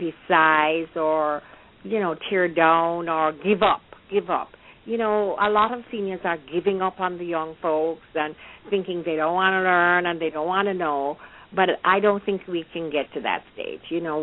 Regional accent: Jamaica; now in United States; I had a wonderful upbringing in Jamaica, and I'm so grateful I was born and raised there. And I came to the United States in the days of Camelot, you know, late 50s

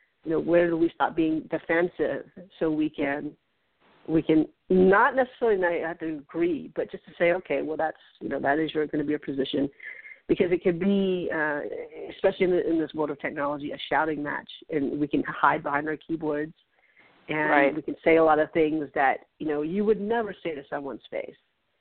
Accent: the South, United States; I have a lot of really conservative friends. I grew up in the South, so it doesn't surprise me that hasn't changed.

